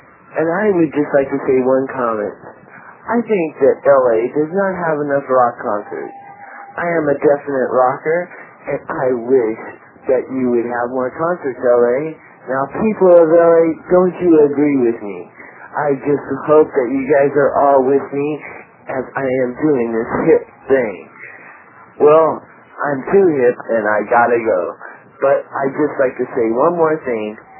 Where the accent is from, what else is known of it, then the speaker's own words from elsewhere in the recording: Sacramento, California, United States; now in Los Angeles, United States; and I am glad to be in L.A. I am from Sacramento.